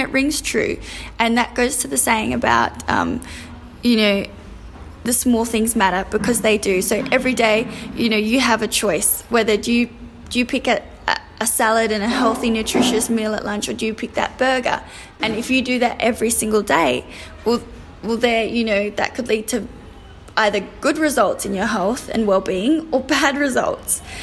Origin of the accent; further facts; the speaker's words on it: Australia; now in India; I wanted to see if I, as an Australian girl, could come here and make a name for myself